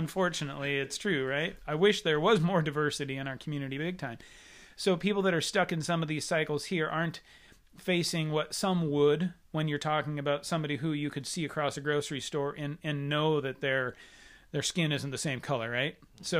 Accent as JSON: {"language": "English", "town": "Rochester", "region": "Washington", "country": "United States", "tie": "born or raised there", "said": "white Protestant male growing up in Rochester, Washington"}